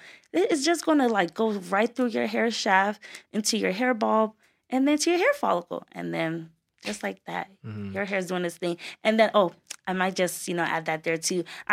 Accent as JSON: {"language": "English", "country": "Nigeria", "said": "Then me even being Nigerian, I'm just like, nah, I have to pave the way."}